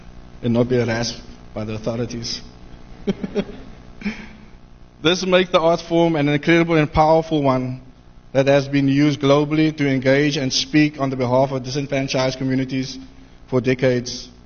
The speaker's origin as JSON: {"language": "English", "town": "Cape Town", "region": "Western Cape", "country": "South Africa", "tie": "born or raised there", "said": "I was born and raised on the Cape Flats. And so as many as you know, being born in the 70s"}